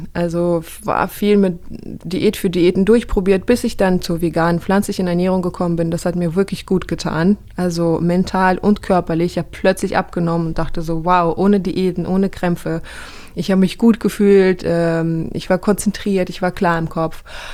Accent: Kazakhstan; moved away; ich bin aufgewachsen in Kasachstan mit wirklich Bioqualität. Wir hatten 2 Gärten, eigenes Gemüse und Obst angebaut. Wir hatten unseren eigenen Bauernhof.

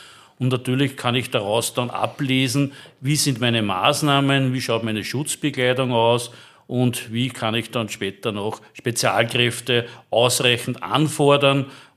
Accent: Lower Austria, Austria; Bin ja an und für sich gebürtiger Waldviertler, was viele gar nicht wissen.

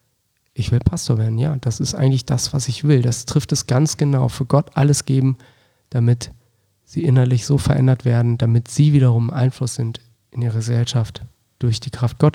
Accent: Wolfsburg, Lower Saxony, Germany; Ich bin in Wolfsburg groß geworden

